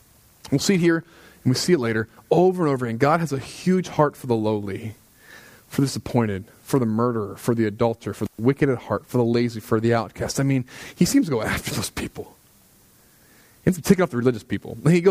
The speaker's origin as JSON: {"language": "English", "country": "United States", "said": "Okay. I'm an American, I don't know."}